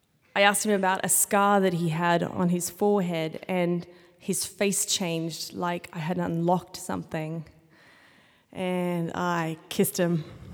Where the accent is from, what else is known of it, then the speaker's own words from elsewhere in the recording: Australia; now in United States; Chuba is from Hungary. I am from Australia. When I meet Americans, the question is, where are you from?